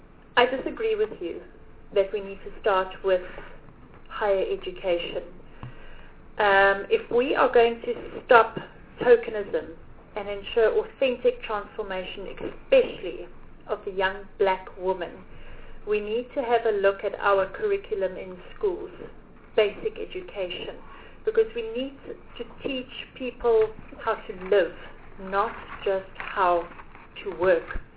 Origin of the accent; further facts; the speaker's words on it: Mahikeng, North West, South Africa; born there; but I was born in Mahikeng.